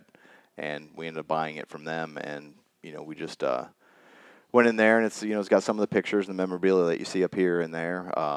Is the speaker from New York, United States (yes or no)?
no; Plainfield, Illinois, United States; I grew up in Plainfield. Sure. It's about 45 miles south of Chicago.